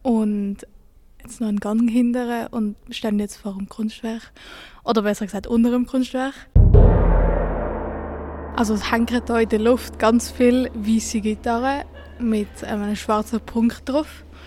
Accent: Brugg, Aargau, Switzerland; ich bin 14 und ich komme auch aus Bruck.

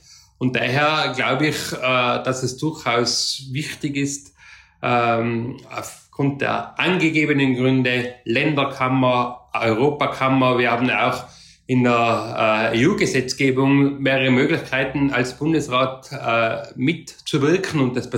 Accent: Tyrol, Austria; Und ich komme aus Tirol, wo der Tourismus eine ganz entscheidende Rolle spielt.

